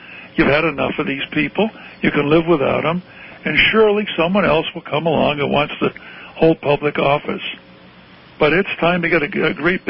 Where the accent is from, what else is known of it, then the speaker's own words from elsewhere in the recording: Tucson, Arizona, United States; I was raised in Tucson, Arizona, in the 50s and 60s, and guns are everywhere.